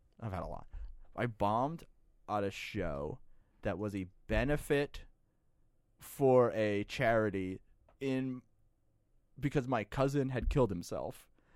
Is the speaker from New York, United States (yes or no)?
yes; Long Island, New York, United States; I'm from Long Island. I've almost never had a good set there, especially after moving away.